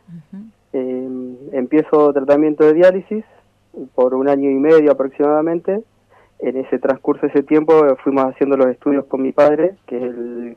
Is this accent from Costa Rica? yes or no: no; Sierra Grande, Río Negro, Argentina; now in Río Colorado, Argentina; Oriundo de Sierra Grande, pero actualmente vivo en Río Colorado.